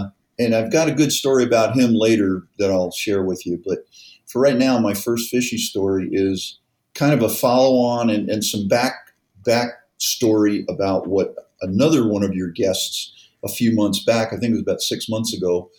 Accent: East Coast, United States; also born or lived in New York / New Jersey / Maryland / Virginia; I grew up on the East Coast in, you know, a bunch of states, actually, New York, New Jersey, Maryland, Virginia, went to college in Connecticut

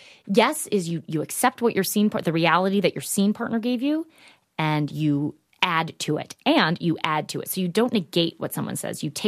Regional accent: Midwest, United States; as I mentioned, I'm from the Midwest. Maybe we're a little polite there.

